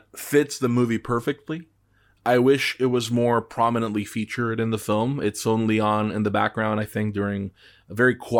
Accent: Colombia; where I grew up in Colombia

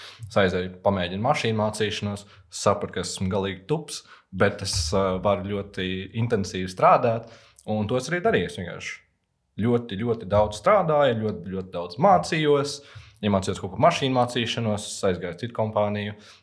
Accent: Liepāja, Latvia; tā kā es nāku no Liepājas

